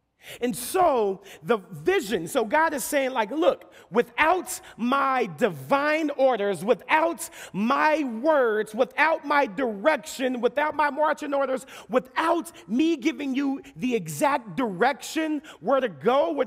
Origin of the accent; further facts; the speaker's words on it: Missouri, United States; I'm from the Show Me State anyway.